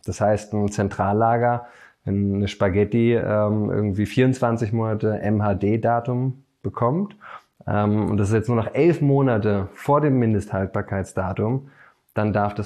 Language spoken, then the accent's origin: German; Berlin, Germany; Ich bin jetzt 39 Jahre am Start, bin Berliner